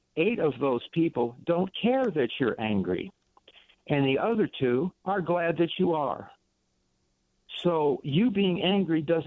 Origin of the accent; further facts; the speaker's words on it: the South, United States; now in Chicago, United States; Well, I was born and raised in the South. I don't have much of a Southern accent because I grew up in a tourist community and I have a little bit of everything.